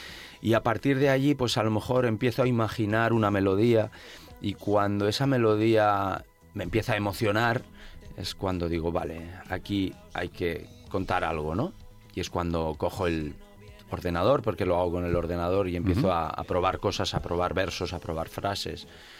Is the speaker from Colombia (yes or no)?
no; Huesca, Aragon, Spain; Soy de Huesca, sí.